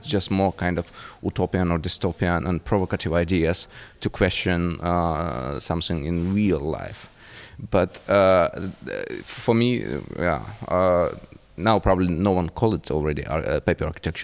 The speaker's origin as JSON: {"language": "English", "country": "Ukraine", "moved": "yes", "lives_now": "Berlin, Germany", "said": "I'm originally from Ukraine, but living for many years in Berlin."}